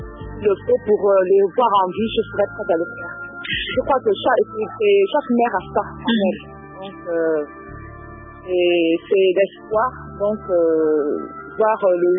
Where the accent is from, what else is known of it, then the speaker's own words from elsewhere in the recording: Gabon; accent: Gabonese; j'ai un accent fort, un accent gabonais